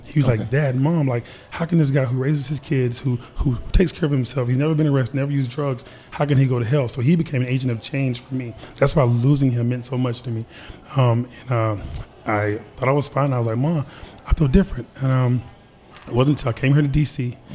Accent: Georgia, United States; So I grew up in South Georgia.

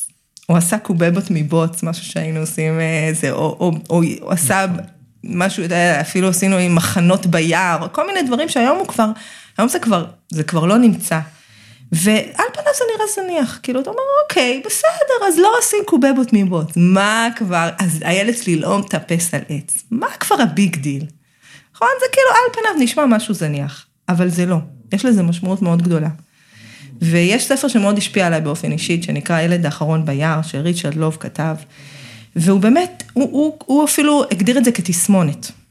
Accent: Petah Tikva, Central District, Israel; אני גדלתי בפתח תקווה, ובאמת, את רוב הילדות שלי עברתי בשדה תפוחי אדמה שהיה ליד הבית, וכמובן בפרדסים, הרי פתח תקווה הייתה ידועה, כן, מפורסמת בפרדסים

